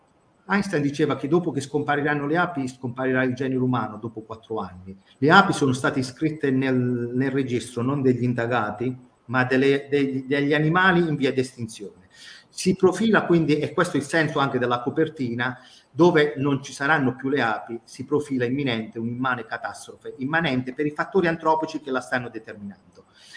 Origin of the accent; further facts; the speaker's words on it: Corato, Apulia, Italy; Io vengo da Corato, che è il paese che ha dato il nome alla coratina, cioè praticamente la varietà di oliva migliore al mondo.